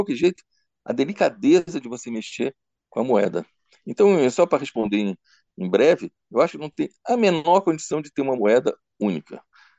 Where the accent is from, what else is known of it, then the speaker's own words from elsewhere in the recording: Portugal; como Portugal, que eu sou português